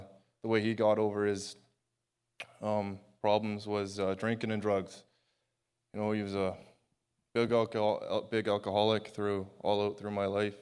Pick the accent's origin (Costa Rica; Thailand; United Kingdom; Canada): Canada; Sumas Mountain, British Columbia; I am 27 years old. I was born and raised in Sumas Mountain, British Columbia, a little native reserve down there on the mountain.